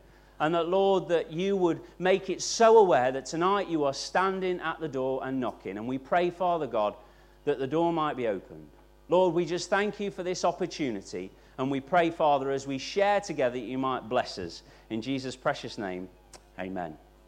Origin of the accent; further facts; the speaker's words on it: East Midlands, United Kingdom; now in Nottinghamshire, United Kingdom; I live in Nottinghamshire, and my wife's from Yorkshire. Why did Yorkshire get a whoop? And I'm from Derbyshire.